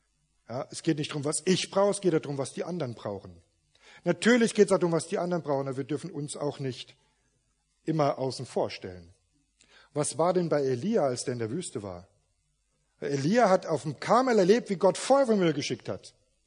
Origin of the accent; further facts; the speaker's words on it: Saarland, Germany; Ich komme aus dem Saarland, die reden eh wieder anders.